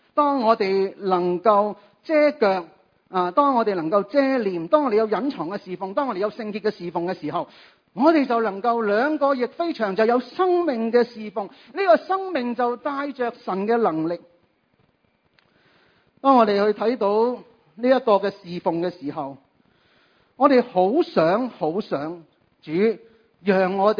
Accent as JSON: {"language": "Cantonese", "country": "Hong Kong", "said": "我们香港人很懂得用时间，是不是？"}